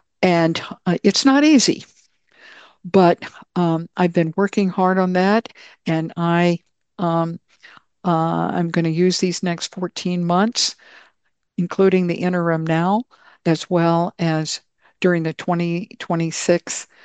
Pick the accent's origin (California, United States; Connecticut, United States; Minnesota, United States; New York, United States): Minnesota, United States; what I want as a Minnesotan for the future of our state.